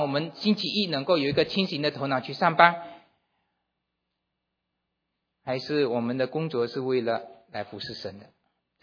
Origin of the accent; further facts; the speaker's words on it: China; now in United States; 我们都是从中国来到美国